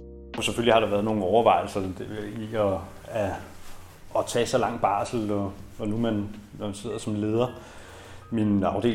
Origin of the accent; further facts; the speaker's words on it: Hvidovre, Capital Region of Denmark, Denmark; now in Hillerød, Denmark; Jeg kommer selv fra Hvidovre, så det er mig, der er tilpælen op og flyttet til det nordlige Sjælland i stedet for.